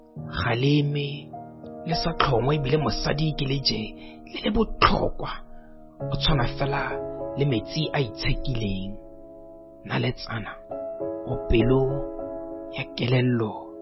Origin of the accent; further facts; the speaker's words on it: Botswana; I am a poet from Botswana.